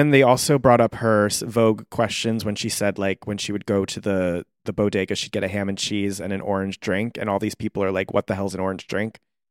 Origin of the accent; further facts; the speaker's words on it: Bronx, New York, United States; Back when you and I grew up in the Bronx.